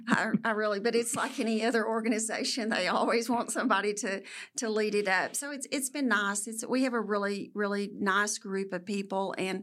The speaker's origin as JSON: {"language": "English", "town": "Fort Stockton", "region": "Texas", "country": "United States", "tie": "born or raised there", "said": "Well, I was raised in Fort Stockton, mm-hmm. and then I went to Texas Tech."}